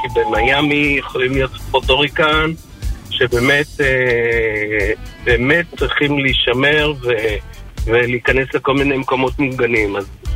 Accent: Bat Yam, Tel Aviv District, Israel; נולדתי בבת ים, ואני רגיל לים, אז אולי בגלל זה.

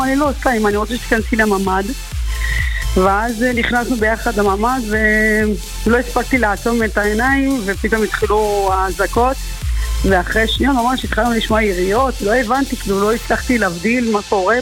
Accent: Sderot, Southern District, Israel

